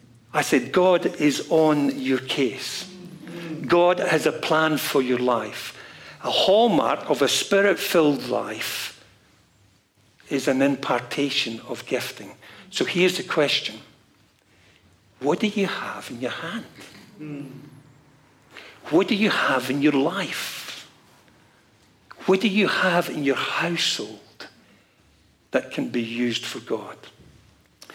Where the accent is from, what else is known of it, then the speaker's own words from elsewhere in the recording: Scotland, United Kingdom; born there; I was born in Scotland, as you can tell, Roman Catholic family, youngest of 10, 6 brothers and 3 sisters.